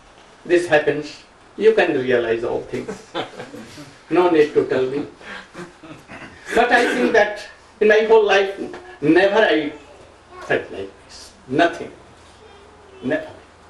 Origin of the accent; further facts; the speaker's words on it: India; I came from India.